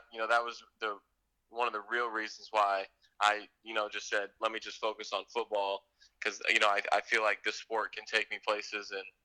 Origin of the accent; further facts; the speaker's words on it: Tampa, Florida, United States; I loved growing up in Tampa. It was great weather.